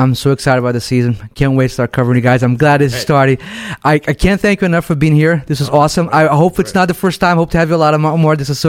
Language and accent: English; Brazil; now in United States; I'm originally from Brazil, so I came to the U.S. in the early '90s